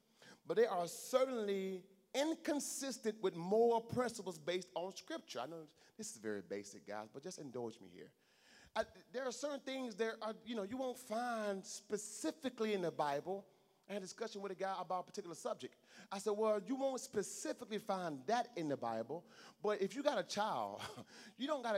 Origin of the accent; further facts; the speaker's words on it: Mississippi, United States; I'm from Mississippi, raised on a farm my entire life till I was 23 years of age. How do you name a country boy